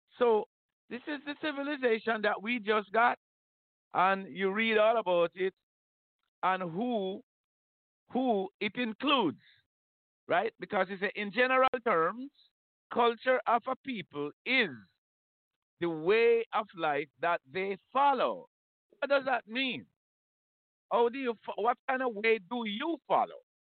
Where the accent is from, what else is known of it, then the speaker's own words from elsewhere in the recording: Jamaica; I grew up in Jamaica under a slavery system, post-slavery system.